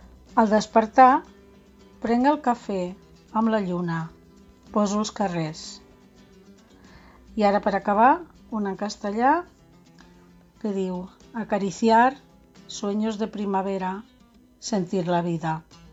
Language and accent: Catalan; Lleida, Catalonia, Spain; now in Barcelona, Spain; de Lleida, però resident a Barcelona.